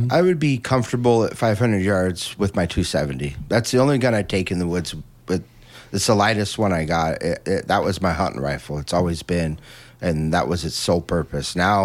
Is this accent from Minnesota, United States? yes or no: no; Coos Bay, Oregon, United States; I grew up in Coos Bay. It ain't no joke.